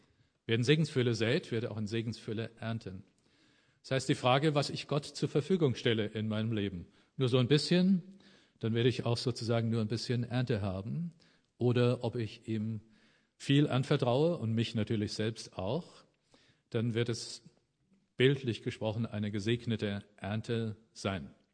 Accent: Oberursel, Hesse, Germany; Ich stamme aus Oberursel und da hatten wir immer drei Pfarrer.

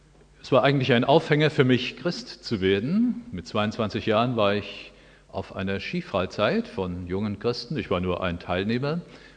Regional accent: Oberursel, Hesse, Germany; ich stamme aus Oberursel im Taunus

